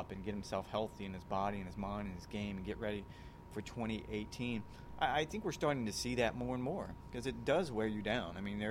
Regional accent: the South, United States; growing up in the South, playing golf in the South

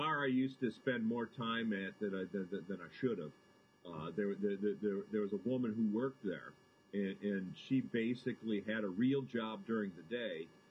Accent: Michigan, United States; Because I grew up right near the Detroit River. So it's a big boating area.

